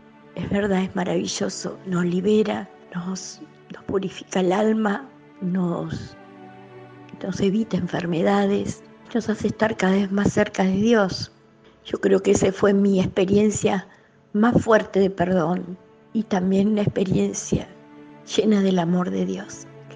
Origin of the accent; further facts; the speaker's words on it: Argentina; de Argentina